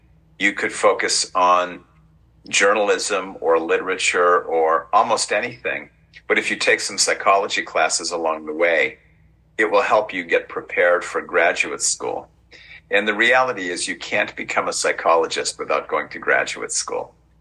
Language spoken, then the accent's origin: English; Michigan, United States; I grew up in Michigan, in the Upper Peninsula of Michigan, a very rural area.